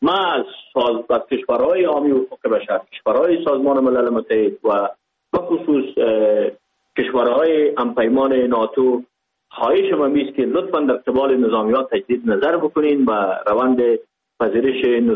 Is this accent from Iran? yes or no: no; Pakistan; born or raised there